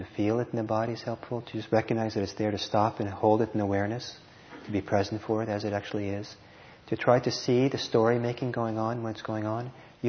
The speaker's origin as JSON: {"language": "English", "region": "California", "country": "United States", "said": "But because I'm from California, I know a little bit what that means."}